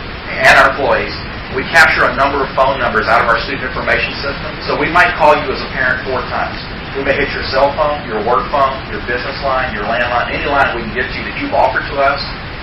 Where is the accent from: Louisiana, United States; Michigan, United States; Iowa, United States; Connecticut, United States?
Louisiana, United States; I know I'm from Calcasieu Parish.